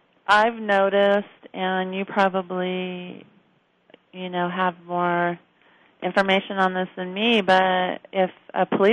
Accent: California, United States; You know, I'm from California, and, you know, we have the Oscar Grant killing

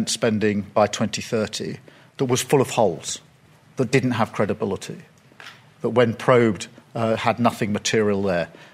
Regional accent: United Kingdom; not a decision that I, as a British Labour Prime Minister, would have wanted to take

